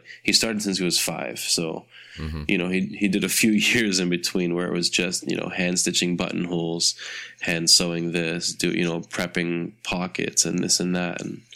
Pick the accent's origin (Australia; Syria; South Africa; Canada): Canada; Toronto, Ontario; born there; I was born in Toronto, Canada, and my father is a tailor.